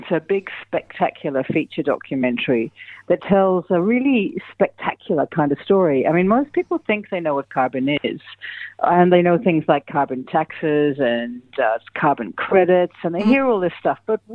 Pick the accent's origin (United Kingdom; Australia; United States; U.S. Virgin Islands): Australia; Perth, Western Australia; Well, I'm actually from Perth originally. I went to Curtin and I went to film school there.